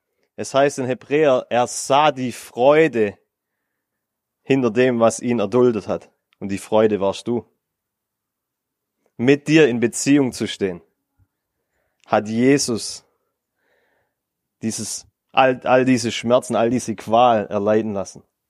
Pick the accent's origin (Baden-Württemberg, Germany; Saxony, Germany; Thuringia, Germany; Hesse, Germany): Baden-Württemberg, Germany; accent: Swabian; Also ich komme aus dem Schwabenland, vielleicht hört man es. Ich arbeite ein bisschen dran.